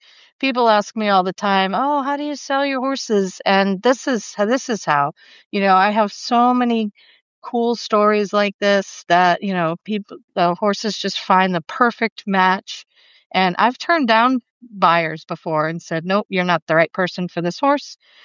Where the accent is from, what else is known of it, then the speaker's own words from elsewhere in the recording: Danvers, Massachusetts, United States; In Danvers, Massachusetts, which is just outside of, northeast of Boston.